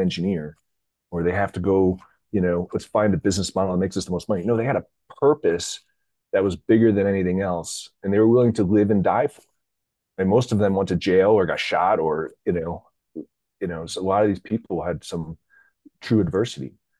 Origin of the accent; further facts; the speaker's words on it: East Coast, United States; also born or lived in France; turned 50 last March. But my background is I was born in France. My dad was an IBMer. I grew up mostly on the East Coast